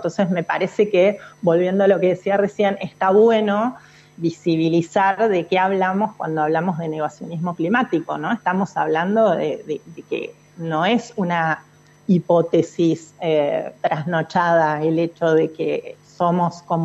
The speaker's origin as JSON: {"language": "Spanish", "region": "Buenos Aires", "country": "Argentina", "said": "ese centralismo porteño, y lo digo como porteña"}